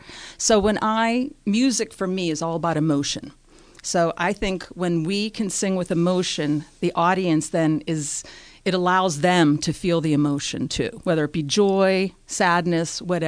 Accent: Pittsburgh, Pennsylvania, United States; Yes, I grew up in Pittsburgh, always involved with music.

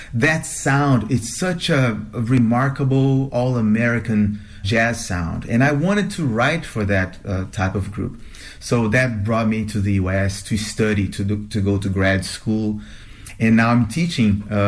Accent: Rio de Janeiro, Brazil; now in United States; I've been in the U.S. since 2009, and I came after completing my undergrad studies in Brazil, in Rio de Janeiro. I'm from Rio.

